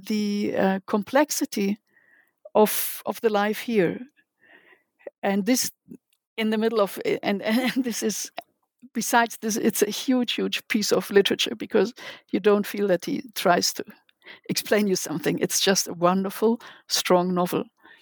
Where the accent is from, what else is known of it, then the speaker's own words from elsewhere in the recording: Germany; English is a second language; now in Israel; I was here. I came from Germany. I was here in, I learned Hebrew in Hebrew classes in Ulpanim.